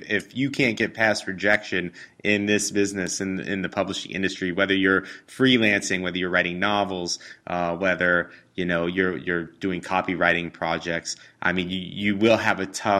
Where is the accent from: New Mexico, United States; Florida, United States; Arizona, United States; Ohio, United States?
Ohio, United States; Cincinnati; moved away as an adult; now in Chicago, United States; I grew up in Cincinnati, and as I was in college and everything, I decided I did not want to be in Cincinnati all the time.